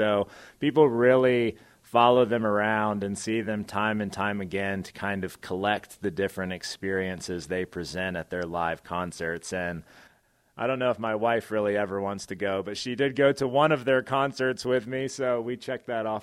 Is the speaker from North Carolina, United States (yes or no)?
no; Marietta, Georgia, United States; now in Whitefish, United States; Well, I'm from Marietta, Georgia, just a little bit north of Atlanta.